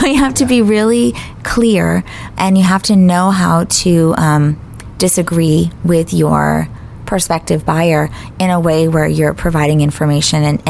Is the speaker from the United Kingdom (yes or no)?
no; Beverly, Massachusetts, United States; now in Cape Coral, United States; So a lot of times coming from up north where I'm from, I did the research once. You can fit my hometown of Beverly all the way with every town in between to Boston